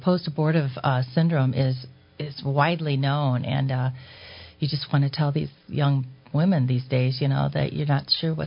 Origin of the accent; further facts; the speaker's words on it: Ohio, United States; You know, I grew up Catholic in Ohio.